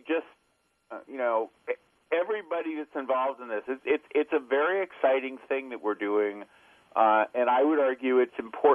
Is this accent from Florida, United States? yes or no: no; Washington, District of Columbia, United States; born there; Well, I was born in Washington, D.C. I was born on October 3rd, 2 days after NASA was born.